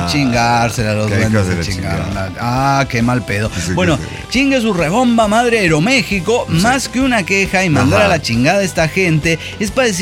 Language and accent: Spanish; Reynosa, Tamaulipas, Mexico; de Reynosa, Tamaulipas, México.